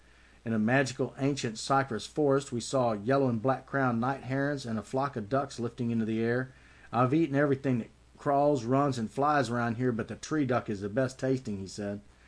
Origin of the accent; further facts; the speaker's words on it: Texas, United States; blowtorch that turns Texas into a scorched expanse of burnt vegetation and wilted humans, I ditch my home state and head for the mountains of Colorado.